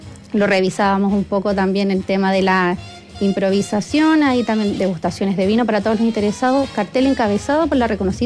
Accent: Bucalemu, O'Higgins, Chile; Yo, de la sexta región.

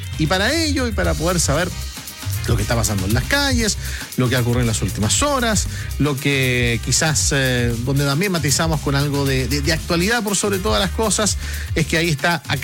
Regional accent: Chile; Y eso nos tiene que enorgullecer como chilenos y chilenas

